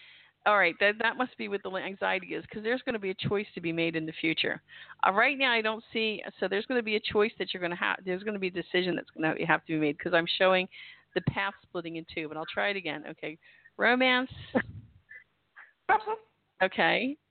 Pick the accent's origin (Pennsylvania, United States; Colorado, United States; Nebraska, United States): Pennsylvania, United States; Glen Olden; I'm from Delaware County.